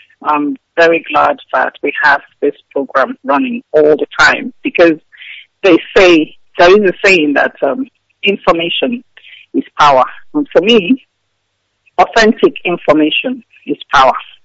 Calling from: Delta, Nigeria; I'm calling you from Biafra Land.

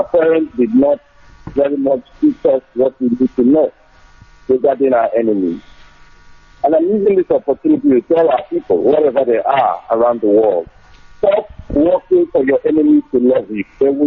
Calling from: Los Angeles, California, United States; I'm calling from Los Angeles.

